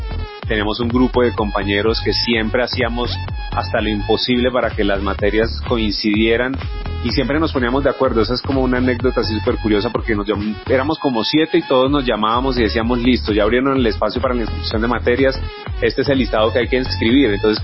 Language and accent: Spanish; Cundinamarca, Colombia; Yo soy de un pueblito del departamento de Cundinamarca, del Oriente. Allí pues nací, viví toda mi primaria, mi secundaria. Allá están todavía mis padres